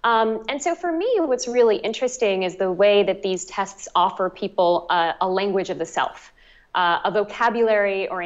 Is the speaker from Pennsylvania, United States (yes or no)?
no; New York, United States; now in Canada; Yeah, I'm a New Yorker. I'm not a Canadian. I just moved here at the right time.